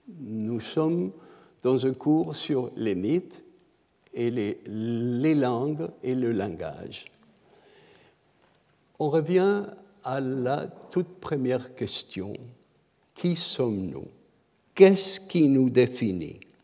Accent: Canada; Je suis homme, je suis canadien, je suis parent

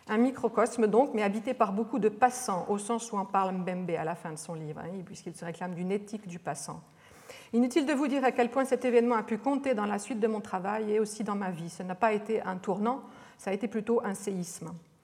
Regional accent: France; Cette extériorité est particulière quand on vient de France. Je me souviens qu'en arrivant à l'aéroport de Kigali, je me suis demandé « Mais toi, Française, qu'est-ce que tu fais là ?»

